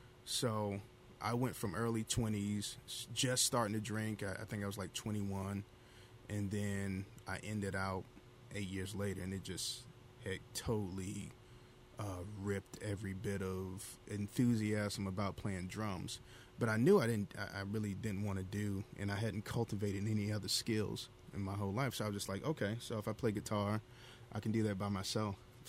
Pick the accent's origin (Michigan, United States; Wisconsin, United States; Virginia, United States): Virginia, United States; Oh, I'm from Virginia.